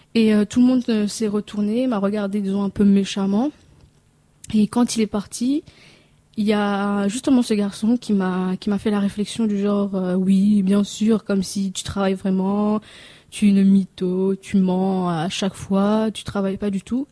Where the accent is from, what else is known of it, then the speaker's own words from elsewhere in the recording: Réunion; now in France; j'ai 20 ans, je viens de l'île de La Réunion, donc un tout petite île qui fait partie de la France mais qui est tout en bas et qu'on oublie souvent quand même. Moi ça fait maintenant 5 ans depuis le début d'août que je suis en France métropolitaine.